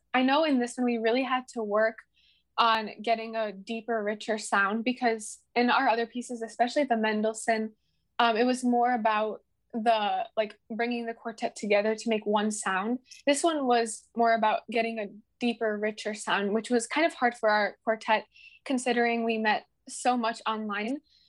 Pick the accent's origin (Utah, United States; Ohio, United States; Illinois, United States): Illinois, United States; Arlington Heights; I'm 18. I'm from Arlington Heights, Illinois